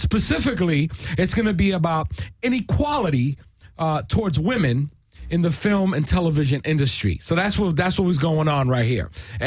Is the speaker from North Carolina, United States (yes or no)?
no; New York, United States; I mean, from what I know, I'm a New Yorker